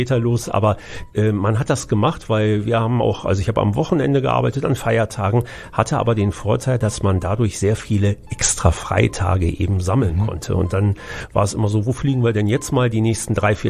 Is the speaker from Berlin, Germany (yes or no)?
no; Düsseldorf, North Rhine-Westphalia, Germany; Ja, also ich bin in Düsseldorf geboren, in dem Stadtteil Unterrath, der am Flughafen war.